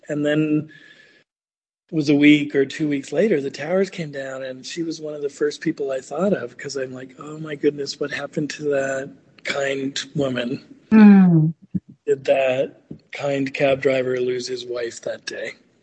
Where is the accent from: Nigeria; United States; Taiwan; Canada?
United States; New York; And I just, you know, as a New Yorker, I was like, God, that's amazing that a cab driver would